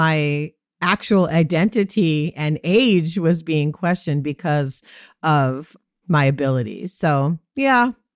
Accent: Jamaica; because we're Jamaican and we don't do that shit.

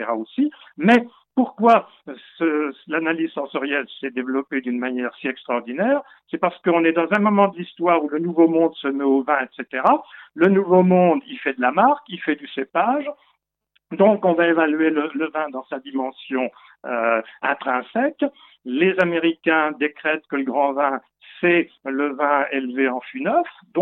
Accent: Pouilly-sur-Loire, Bourgogne-Franche-Comté, France; parce que je suis originaire de Pouilly-sur-Loire

